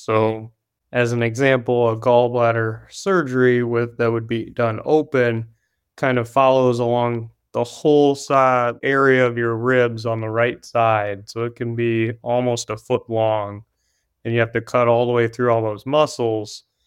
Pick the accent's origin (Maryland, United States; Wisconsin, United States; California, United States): Wisconsin, United States; Yeah, so I grew up in Wisconsin.